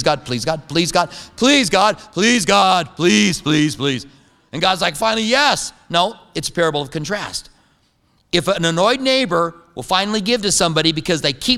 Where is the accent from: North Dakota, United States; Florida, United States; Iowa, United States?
Iowa, United States; Clinton; born there; I was born in Clinton, Iowa. I never worked a farm, but I went on vacation on farms.